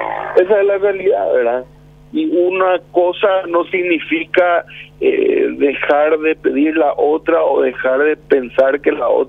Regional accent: Paraguay; Como ciudadano paraguayo te estoy diciendo eso

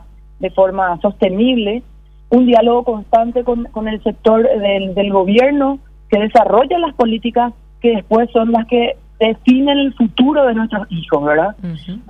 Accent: Paraguay; Nos enorgullecemos, como paraguayos que somos

